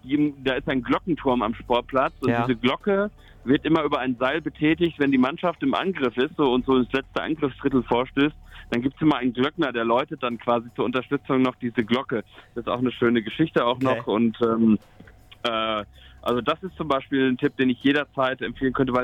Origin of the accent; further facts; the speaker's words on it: Lower Saxony, Germany; born there; Das war Hannover 96, weil ich hier gebürtig aus der Ecke komme